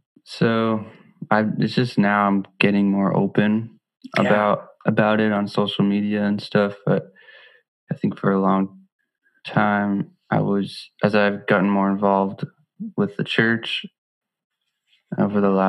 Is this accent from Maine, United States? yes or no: yes; Maine, United States; also born or lived in Canada; moved from Maine to, I grew up in Maine. I was living in Maine, and then I moved on my own back to Canada.